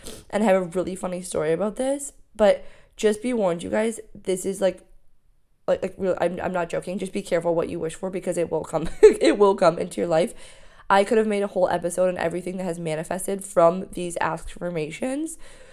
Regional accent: Ontario, Canada; And not 10 minutes from my hometown is a place called Kimberley. So he's from Kimberley, South Africa. I live next to a place called Kimberley, Ontario.

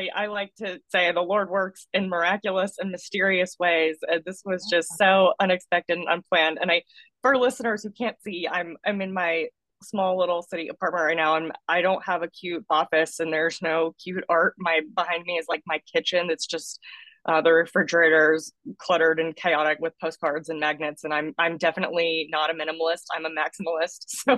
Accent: Greenville, South Carolina, United States; now in Washington, United States; I'm originally from the South, from Greenville, South Carolina. So shout out to upstate folks there

